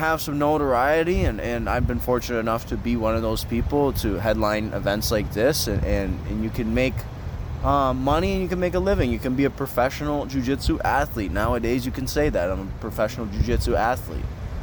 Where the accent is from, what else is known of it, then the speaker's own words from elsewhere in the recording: Harrow, Ontario, Canada; Growing up in Harrow, there wasn't a whole lot to do.